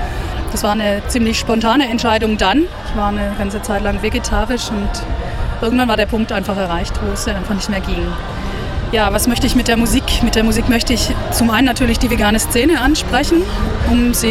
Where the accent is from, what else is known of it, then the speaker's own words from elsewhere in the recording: Böblingen, Baden-Württemberg, Germany; Ich komme aus Böblingen.